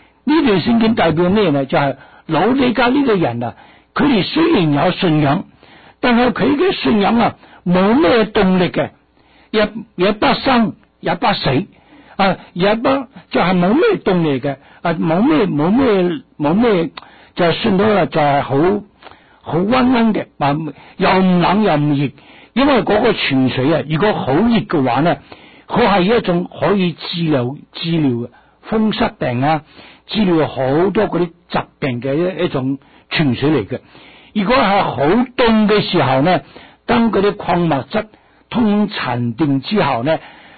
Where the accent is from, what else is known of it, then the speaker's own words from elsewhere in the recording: China; 所以我中国人讲信。